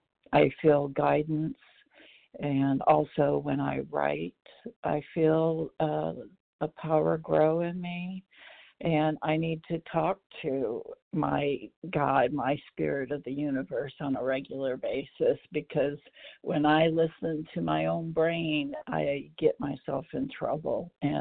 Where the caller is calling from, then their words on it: Katy, Texas, United States; from Katy, Texas.